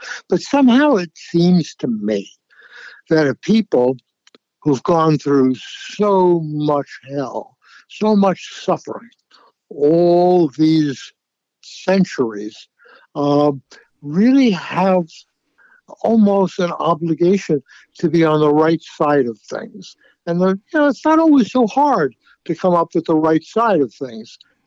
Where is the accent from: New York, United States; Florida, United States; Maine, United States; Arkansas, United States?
New York, United States; New York City; I grew up in Queens, in New York City, in a overwhelmingly Jewish neighborhood.